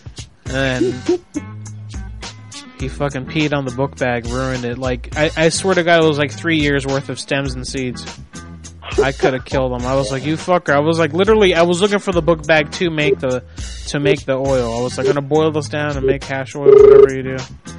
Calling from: New York City, New York, United States; I'm calling from New York City in the United States of America.

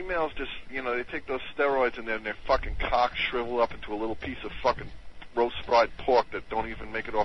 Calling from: New York, United States; I'm calling from Long Island.

